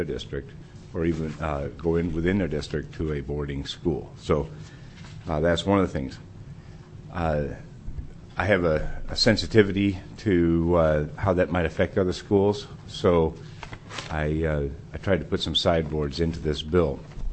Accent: Nenana, Alaska, United States; I was born and raised in Nenana, so there's no doubt that the one in Nenana would probably get my attention most

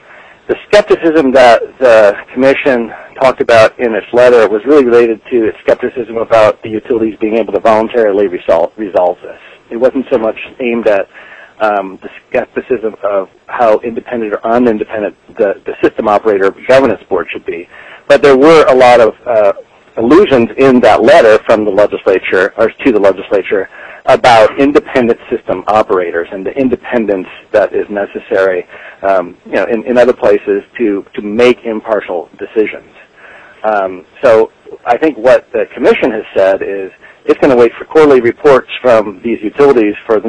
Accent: Iowa, United States; For instance, where I grew up in Iowa, they have 35% of all their electricity now comes from just wind

